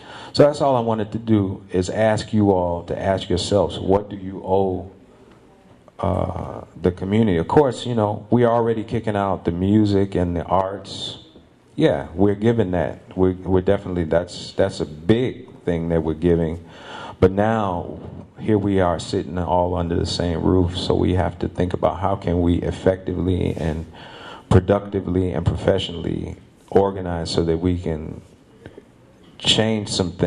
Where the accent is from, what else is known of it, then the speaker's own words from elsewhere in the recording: Detroit, Michigan, United States; You know, I grew up in Detroit too, and I'd say that 60% of my family is or was in prison.